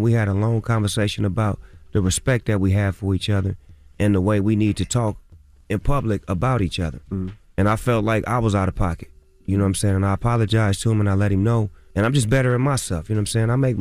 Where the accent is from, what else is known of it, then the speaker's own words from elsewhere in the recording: West Coast, United States; And I'm a from the West Coast saying that.